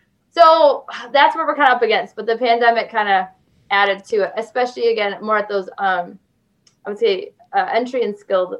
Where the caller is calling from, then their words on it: Michigan, United States; So I'm calling you from Michigan here.